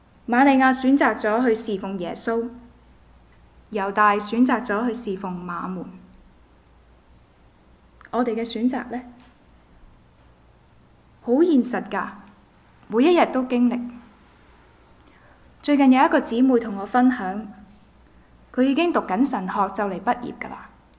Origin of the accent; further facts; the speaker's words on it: Macau; 我就是澳門來的，所以由小到大周圍都有當鋪的。